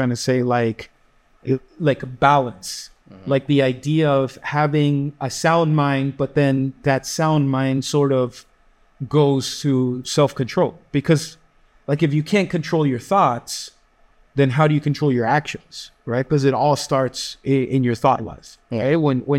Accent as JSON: {"language": "English", "country": "Canada", "tie": "born or raised there", "said": "because I was born and raised in Canada, now that I'm preaching in English, it's starting to take a more natural tone."}